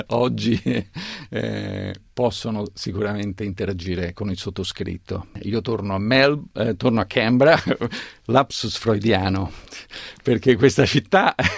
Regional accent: Rome, Lazio, Italy; Certo, sono un romano, ho vissuto Roma profondamente perché sono nato dentro Roma, l'attività dei miei genitori era in centro a Roma

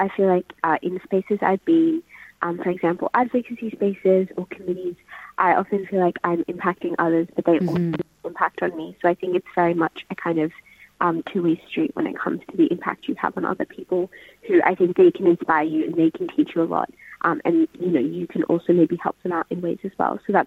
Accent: Australia; I feel like growing up in Australia, I do, you know, Australia home as well.

